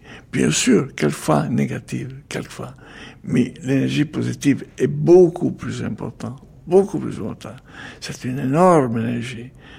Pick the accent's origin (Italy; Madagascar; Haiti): Italy; French is a second language; moved away; moi je suis homme de l'Europe, moi je suis européen, par nature, depuis toujours. Depuis que je suis parti de Milan, de Gênes, en 1965-6, après, je sais pas, moi, je parle l'italien, bien sûr, je parle le français, pas trop, trop bien